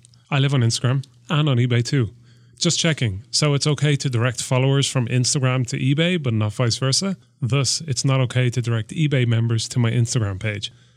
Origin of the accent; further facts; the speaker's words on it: Australia; Good day, guys. I'm an Aussie looking to start selling on eBay Australia.